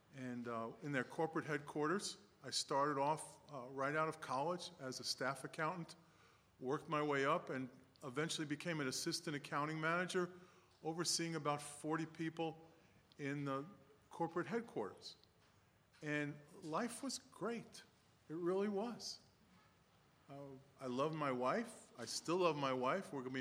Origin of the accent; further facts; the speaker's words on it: Brooklyn, New York, United States; accent: Brooklyn; Bensonhurst in Brooklyn, and I've spent the better part of 50 years trying to lose my Brooklyn accent.